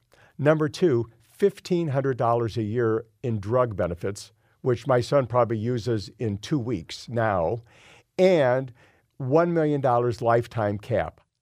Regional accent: Denver, Colorado, United States; I'm from Denver, Colorado, and I've lived here for 42 years.

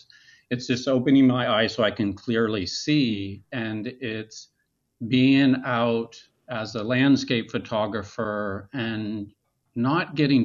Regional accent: Bismarck, North Dakota, United States; I grew up in Bismarck for the most part

